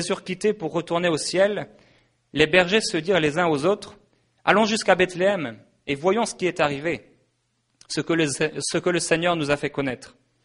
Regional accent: France; accent: French; je suis français, alors il faudra m'excuser, mon accent français.

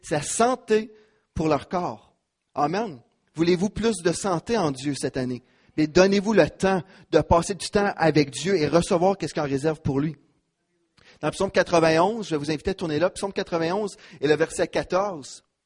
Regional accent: Quebec, Canada; on est tellement comme endormi, on se laisse voler nos droits et on est des Québécois

